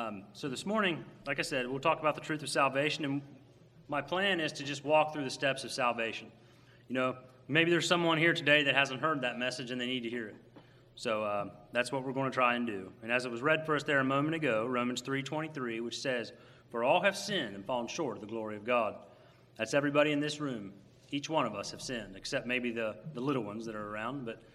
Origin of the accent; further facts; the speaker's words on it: St. Mary's, West Virginia, United States; also born or lived in Marietta; I'm from St. Mary's, West Virginia. I was born in Marietta, Ohio, but I was raised in St. Mary's.